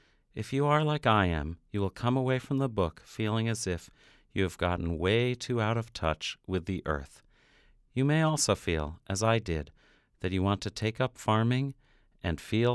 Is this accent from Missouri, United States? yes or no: no; Essex, New York, United States; moved away as an adult; now in Pennsylvania; Essex is my hometown. I spent the first 25 years of my life there before I moved to Pennsylvania.